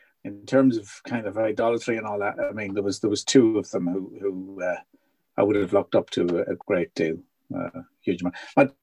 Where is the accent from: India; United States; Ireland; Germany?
Ireland; people always assume that A, being Irish, and second, big families, that there was always lots and lots of drink, but that was not the case with my family.